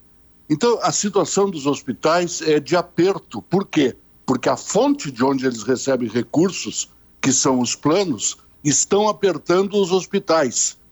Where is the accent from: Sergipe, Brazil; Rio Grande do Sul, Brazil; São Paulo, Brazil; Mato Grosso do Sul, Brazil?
Rio Grande do Sul, Brazil; Bagé; also born or lived in Santana do Livramento / Porto Alegre; Eu nasci em Santana do Livramento, me criei em Bagé, fui muito a Lavras do Sul e depois morei em Porto Alegre.